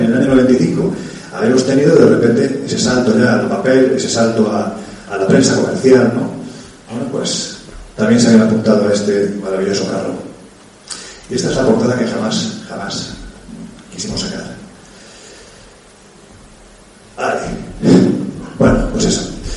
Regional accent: Jaén, Andalusia, Spain; para mí, que soy de Jaén

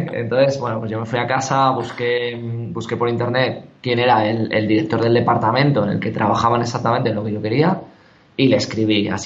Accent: Santander, Cantabria, Spain; also born or lived in United States / Barcelona; now in Pamplona, Spain; yo originalmente soy de Santander, aunque ahora por motivos de trabajo pues estoy viviendo en Pamplona. Y bueno, por motivos de trabajo he estado viviendo en Estados Unidos, he estado viviendo en Barcelona.

